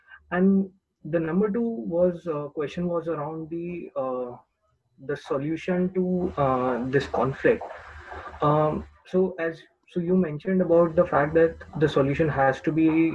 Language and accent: English; India; I think as an Indian, what one thing which is definitely missing for the mainstream or for the so-called Indians is that there's a huge communication gap, right?